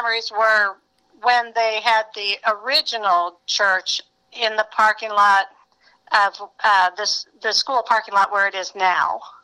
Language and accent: English; Indianapolis, Indiana, United States; born there; So I was born in Indianapolis in 1964.